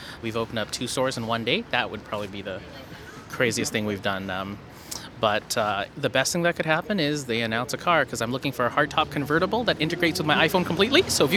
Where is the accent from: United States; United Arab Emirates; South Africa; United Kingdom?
United Arab Emirates; Dubai; I'm from Dubai.